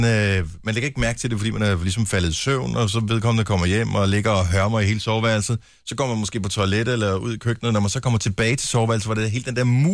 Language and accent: Danish; Esbjerg, Region of Southern Denmark, Denmark; born there